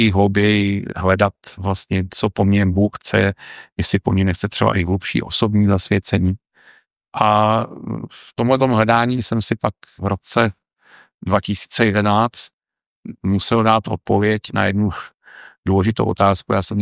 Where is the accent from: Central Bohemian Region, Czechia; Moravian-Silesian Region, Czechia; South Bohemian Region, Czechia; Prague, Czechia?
South Bohemian Region, Czechia; Písek; Pocházím totiž z Písku, takže jsem studoval tam, kde se to mělo blízko.